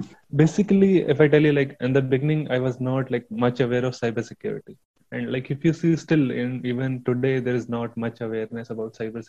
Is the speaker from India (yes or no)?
yes; India; I'm from India. I completed my graduation like from Punjab University.